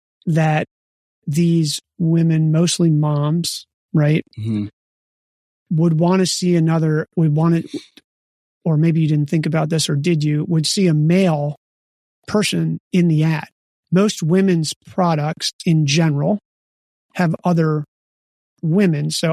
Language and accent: English; East Coast, United States; I grew up on the East Coast originally.